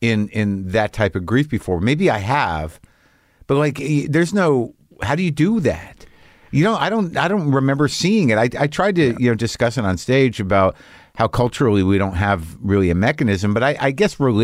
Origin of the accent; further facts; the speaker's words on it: Albuquerque, New Mexico, United States; Albuquerque. I mean, I knew people did comedy, but I didn't know that there was a process.